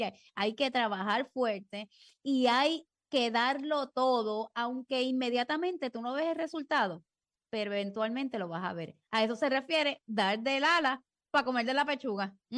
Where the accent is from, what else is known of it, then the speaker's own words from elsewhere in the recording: Puerto Rico; como yo estoy aquí en Puerto Rico y soy puertorriqueña